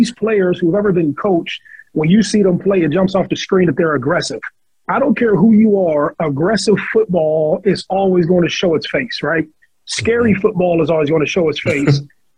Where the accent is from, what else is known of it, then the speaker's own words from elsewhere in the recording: Ohio, United States; Like, I'm from Ohio. I got pride in Ohio.